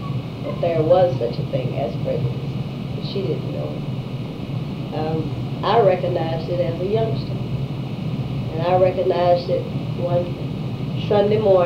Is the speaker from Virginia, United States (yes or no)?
yes; Petersburg, Virginia, United States; born there; I was born in Petersburg, Virginia, really of a family of five of us.